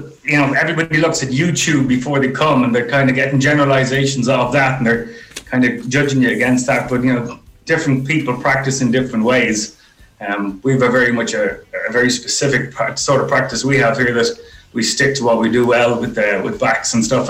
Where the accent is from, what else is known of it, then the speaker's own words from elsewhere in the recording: Clontarf, Leinster, Ireland; I'm from Clontarf.